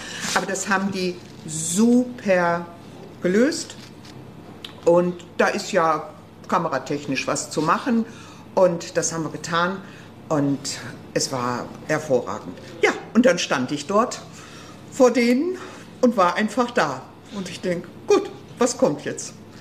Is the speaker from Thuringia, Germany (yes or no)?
no; North Rhine-Westphalia, Germany; Frank? Kommt aus Dorsten und mein Heimatort ist 20 Minuten entfernt davon. Ich denke, nee, zwei so westfälische Kodderschnauzen in einem Team geht nicht.